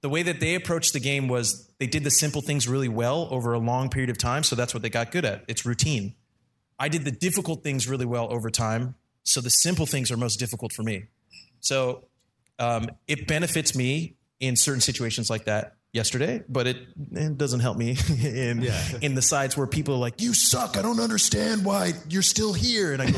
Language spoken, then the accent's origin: English; Bakersfield, California, United States; Okay, so I'm from Bakersfield, California, which is like the mecca of soccer development, clearly.